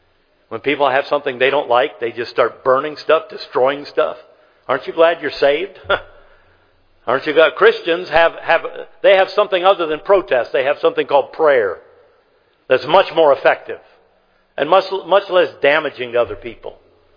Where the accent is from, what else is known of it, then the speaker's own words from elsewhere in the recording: Michigan, United States; now in Ohio, United States; But those of you know that I am from that glorious state up north. I am from Michigan.